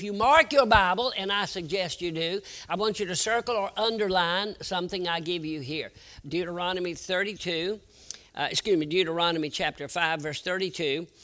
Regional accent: North Carolina, United States; born there; now in Iowa, United States; I was born in North Carolina, somewhat south, not quite as far south as Texas, but I was born in a nice climate.

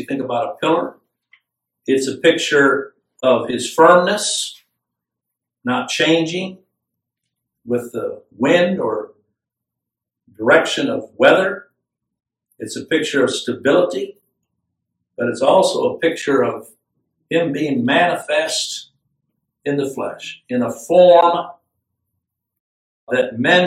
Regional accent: Chad; where I grew up in Chad, it could be 140 degrees during the day, and at night, drop down to 55 degrees

